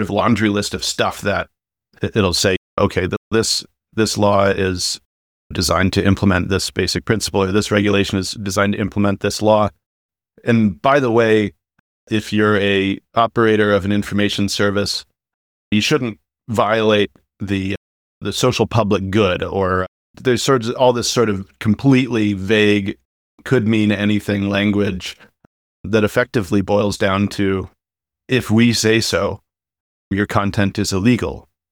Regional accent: United States; And the gallows humor, as an American, I'm really unhappy to see the government talking about how you need to speak in an objective

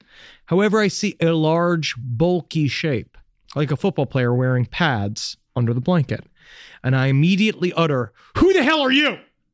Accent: United States; now in Cambodia; I'm an American living in Cambodia for 4 years

